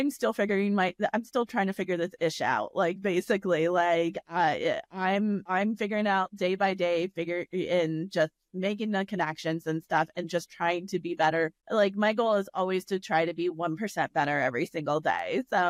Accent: Dayton, Ohio, United States; I'm from Dayton, Ohio.

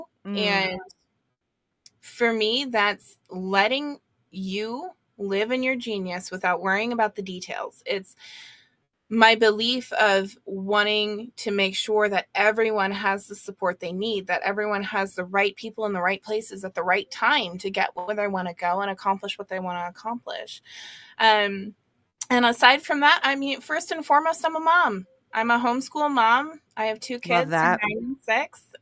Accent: California, United States; because originally I'm from California.

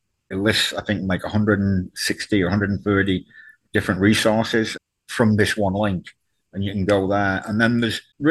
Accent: North West England, United Kingdom; Yeah, I know that when I left my hometown, I didn't appreciate what I had. I lived on a peninsula, so we had the ocean all around us, and I miss that dearly. But growing up with it, you took it for granted. We were on the doorstep of the English Lake District, took it for granted.

